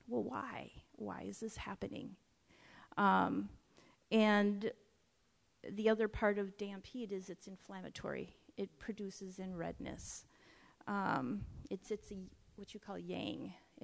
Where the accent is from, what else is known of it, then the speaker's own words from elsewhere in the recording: Minneapolis, Minnesota, United States; now in Iowa, United States; Grew up in Minneapolis. I'm from the Midwest area. And I now currently live along the Minnesota-Iowa border. I live in Iowa.